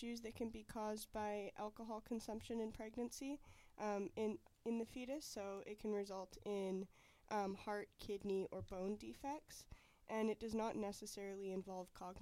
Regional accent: British Columbia, Canada; Jesse and I are Métis and Plains Cree. We grew up in the Okanagan.

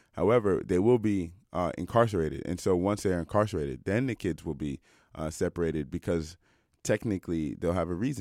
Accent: Washington, District of Columbia, United States; I feel like I'm from Washington, D.C., so like this is not something that is foreign to me, like talking about immigration

